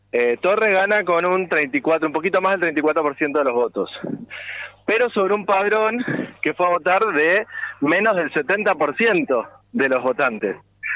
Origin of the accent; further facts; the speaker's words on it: Puerto Madryn, Chubut, Argentina; Somos 16 de Madryn, Chubut. Madryn, Rawson y Trelew, pero somos varios en realidad los procesados en la provincia por luchar.